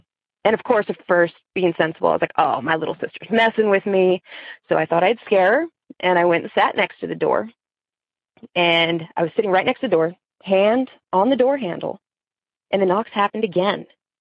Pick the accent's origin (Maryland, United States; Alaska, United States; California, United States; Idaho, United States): Maryland, United States; I just started listening to your show. I'm from Maryland.